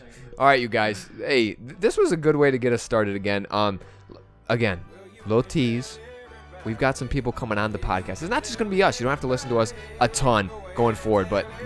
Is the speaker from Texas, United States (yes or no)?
no; Michigan, United States; I watched every single Detroit Tigers game and every single San Diego Padres game this year, and I'm from Michigan, okay?